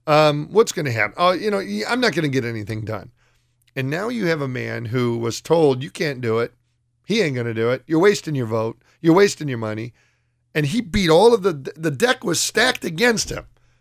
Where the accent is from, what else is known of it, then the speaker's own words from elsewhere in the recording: United States; as a father, as a husband, as a pastor, as an American.